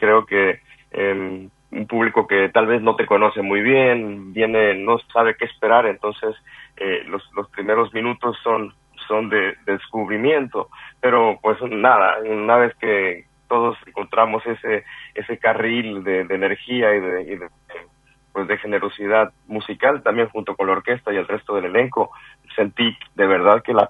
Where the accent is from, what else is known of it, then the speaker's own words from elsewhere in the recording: Mexico; Siendo mexicano